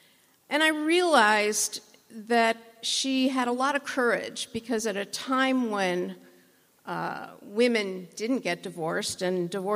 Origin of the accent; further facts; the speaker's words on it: Rockford, Illinois, United States; she spent in Rockford, Illinois, my hometown